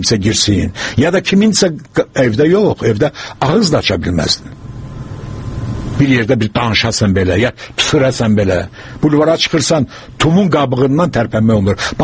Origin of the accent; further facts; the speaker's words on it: Baku, Azerbaijan; mənim yaşında olanlar, kimlə biz içəri-şəridə böyümüşük, Bakıda yaşamışıq, Bakıda çalışmışıq.